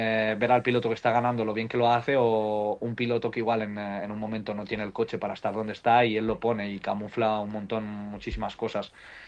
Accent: Spain; como español simplemente puedo decir que todos los españoles hemos tenido una suerte increíble

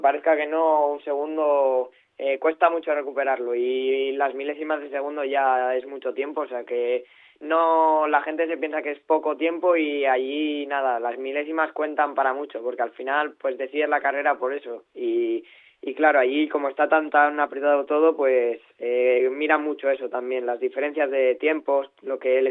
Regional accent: Spain; Sí, estos años ya nos estamos juntando muchos españoles

